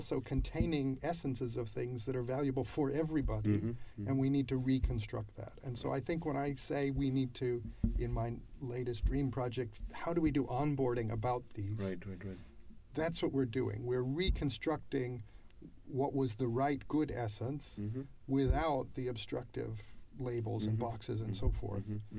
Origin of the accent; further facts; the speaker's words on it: United States; now I'm an American, so I'm speaking about America